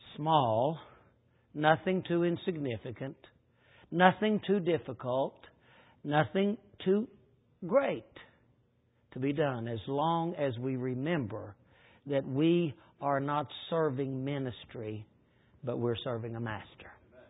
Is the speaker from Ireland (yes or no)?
no; West Virginia, United States; Now, I come from West Virginia, and I'm going to have to hurry because I'm using my own time right now. But I come from West Virginia, and we there in West Virginia have a philosophy about preaching.